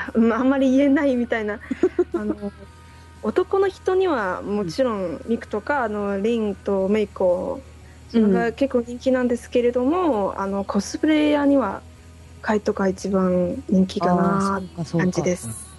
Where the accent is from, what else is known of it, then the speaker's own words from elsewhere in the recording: China; Japanese is a second language; 私は、まあ、中国出身なんですけれども